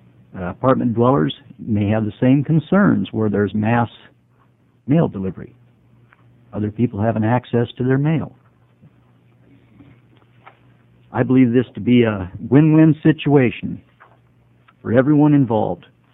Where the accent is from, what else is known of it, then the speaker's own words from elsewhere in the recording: Portland, Oregon, United States; I'm from East Portland. I'm a retired Oregon taxpayer.